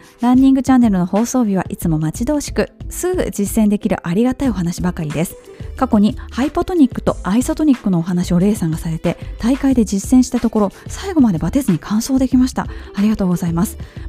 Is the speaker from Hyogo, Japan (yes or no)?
yes; Kobe, Hyogo, Japan; 私の実家の本当に近所で、近所のおばちゃんたちは